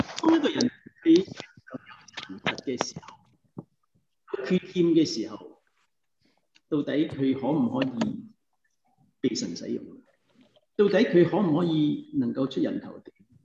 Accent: Hong Kong; 我哋香港長大

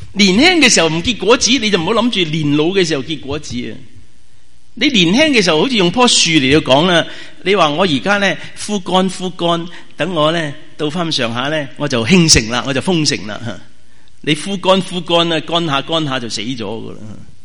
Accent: Guangdong, China; 我哋广东人有一句说话话

